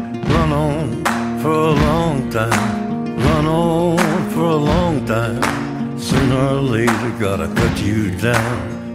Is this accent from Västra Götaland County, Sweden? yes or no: no; Kalmar, Kalmar County, Sweden; Ja, alltså jag är uppvuxen i Kalmar